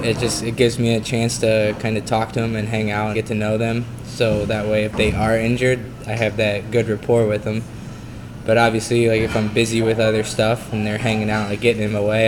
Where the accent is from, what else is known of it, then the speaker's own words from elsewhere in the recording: Cincinnati, Ohio, United States; I'm from the Cincinnati area